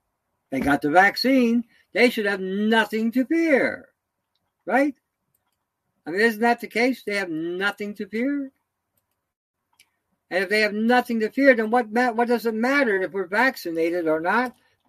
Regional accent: Detroit, Michigan, United States; I grew up in Detroit. I grew up in the 60s. I saw the riots. I had a tank coming down our street.

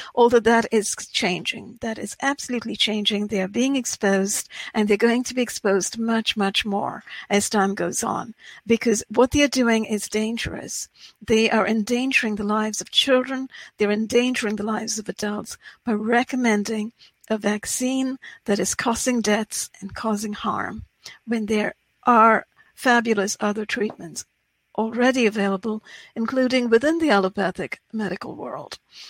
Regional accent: India; Dr. Soumya is from India, as I'm from India too.

